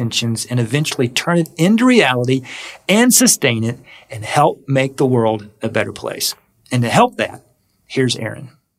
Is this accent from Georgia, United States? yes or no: yes; Cornelia, Georgia, United States; So you're from Clarksville. I'm from Cornelia, and Kevin is not.